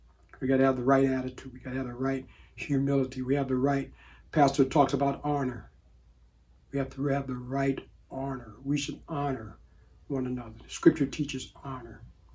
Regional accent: Cleveland, Ohio, United States; growing up in Northern Ohio, in the Cleveland area

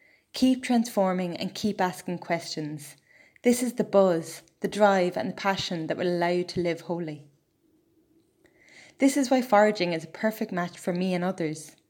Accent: Ireland; I'm not afraid of hard work, and being Irish helps a bit, I think. As a culture, we always feel like the underdog

